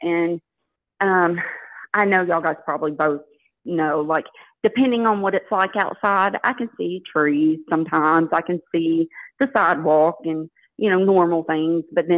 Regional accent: Shreveport, Louisiana, United States; accent: Louisiana twang; I'm from Shreveport.

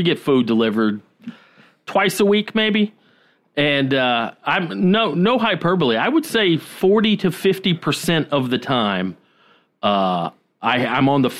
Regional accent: Georgia, United States; 5:30 was the earliest it ever got dark in Georgia in the winter, and now here, like you said, like 4:45, it's pitch bla

